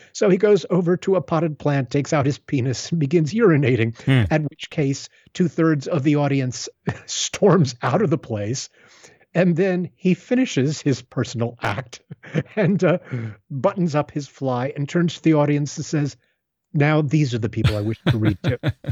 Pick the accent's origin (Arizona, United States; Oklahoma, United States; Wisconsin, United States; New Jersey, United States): Arizona, United States; Tucson; all other high schools in the state of Arizona, where I grew up. I was raised in Tucson.